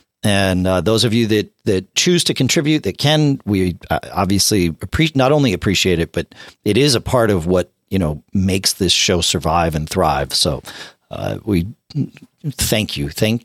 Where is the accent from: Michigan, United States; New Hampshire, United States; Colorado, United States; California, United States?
New Hampshire, United States; Durham; from Durham, New Hampshire.